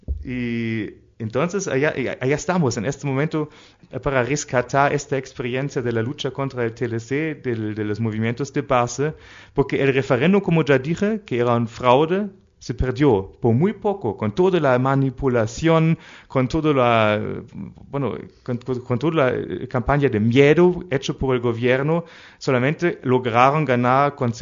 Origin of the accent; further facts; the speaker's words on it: Hamburg, Germany; Spanish is a second language; Yo soy de Hamburgo.